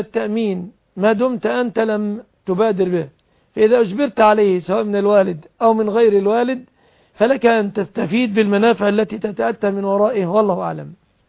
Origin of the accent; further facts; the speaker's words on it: Egypt; وأن يصرف عن بلادنا مصر